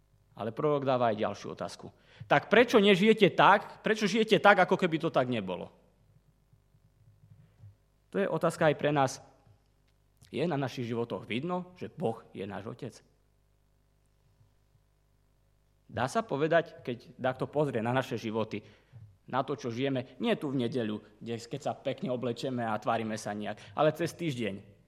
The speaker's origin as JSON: {"language": "Slovak", "town": "Trenčín", "region": "Trenčín Region", "country": "Slovakia", "tie": "born there", "said": "A ja tak áno, naozaj som sa narodil v Trenčine."}